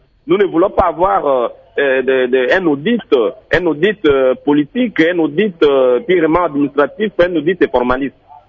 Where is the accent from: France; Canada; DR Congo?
DR Congo; Mbandaka, Équateur; Parce que je vois même chez moi en Mbandaka, cette société perçoit par exemple à chaque débarquement, à chaque arrivée du bateau